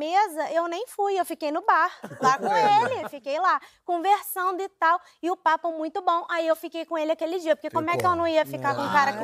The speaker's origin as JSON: {"language": "Portuguese", "country": "Brazil", "said": "eu sou brasileira, eu não desisto nunca."}